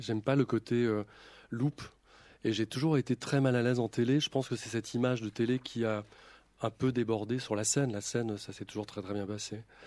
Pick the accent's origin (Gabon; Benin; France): France; Rennes, Brittany; je suis de Rennes.